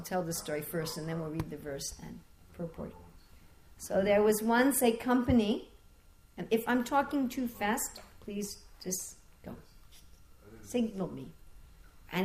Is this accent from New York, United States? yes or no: yes; New York, United States; also born or lived in New Jersey; I'm from New York. We talk very fast.